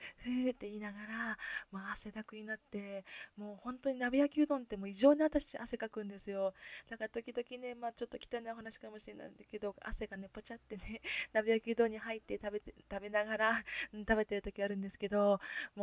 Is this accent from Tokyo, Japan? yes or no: no; Kyoto, Japan; accent: Kansai dialect; せっかく生まれ育った京都大好きだし、京都弁というか関西弁で、